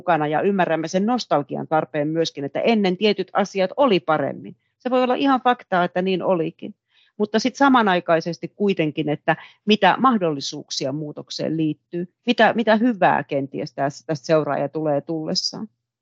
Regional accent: Kuusankoski, Kymenlaakso, Finland; Mä oon itse Kuusankoskelta kotoisin tehdaspaikkakunnalta ja tuntuu, että se koko kaupunki kaatuu, kun ne tehtaat kaatuu.

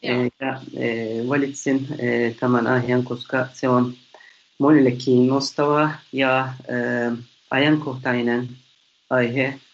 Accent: Turkey; Finnish is a second language; moved away as an adult; now in Finland; ja mä oon kotoisin Turkista.

